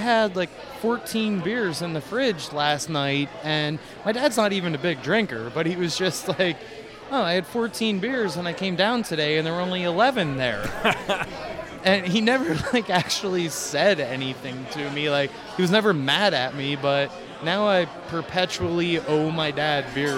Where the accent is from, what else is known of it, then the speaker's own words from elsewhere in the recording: Pennsylvania, United States; I'm from Schuylkill County, where we don't have crayons. We have crayons.